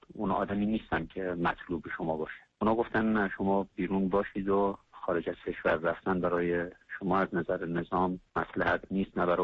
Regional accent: Tajikistan; moved away; توی این 2-3 سالی که من از تاجیکستان اومدم اینجا

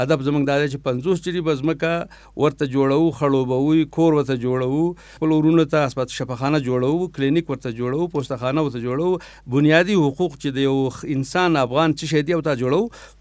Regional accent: Kunar, Afghanistan; also born or lived in Kabul; د غازی آباد ولسوالۍ په کونړ کې یادېږي او زه په 1948 کال کې پیدا شوم.

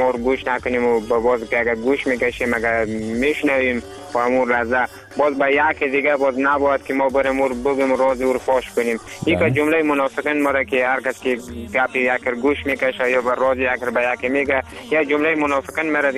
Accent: Afghanistan; همه ما شما افغان هستیم

